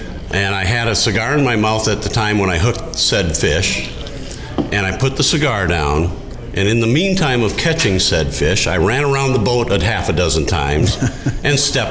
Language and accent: English; Minnesota, United States; I grew up in Minnesota. I live in St. Paul.